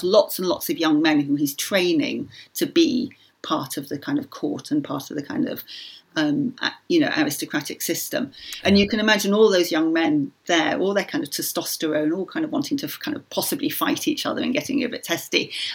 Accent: Yorkshire and the Humber, United Kingdom; I grew up in Yorkshire.

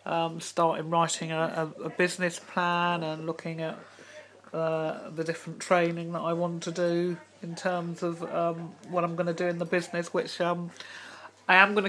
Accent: London, United Kingdom; my hometown of London

